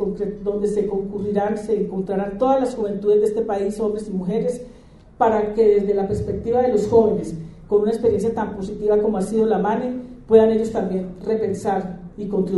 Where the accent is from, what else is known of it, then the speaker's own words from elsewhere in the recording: Colombia; y como colombianos tenemos que buscar un destino diferente